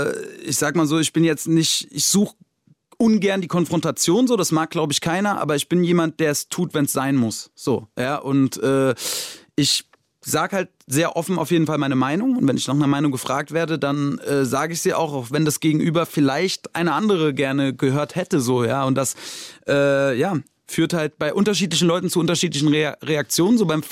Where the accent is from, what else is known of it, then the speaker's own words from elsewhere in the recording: Germany; Und ich bin ja Deutscher so und ja, keine Ahnung.